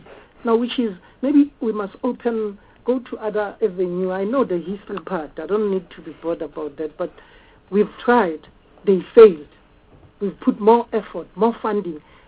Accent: Gauteng, South Africa; I'm from Gauteng.

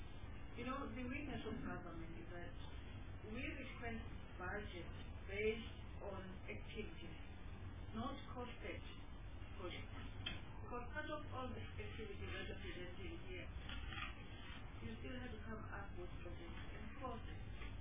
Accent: Mpumalanga, South Africa; I know because I'm from Mpumalanga, bordering Mozambique and the Swaziland.

